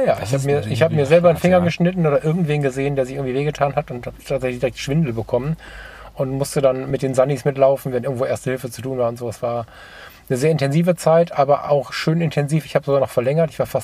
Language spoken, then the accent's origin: German; Düsseldorf, North Rhine-Westphalia, Germany; born there; Geboren in Düsseldorf-Kaiserswerth